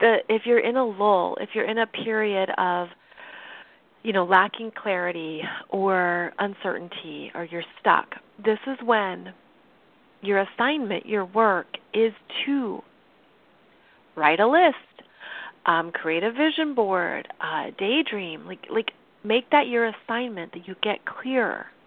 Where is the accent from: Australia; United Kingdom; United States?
United States; Seattle, Washington; Now, I live in Seattle, and this is my hometown. This is where I'm from. But I've always moved away from Seattle. And then I've always moved back.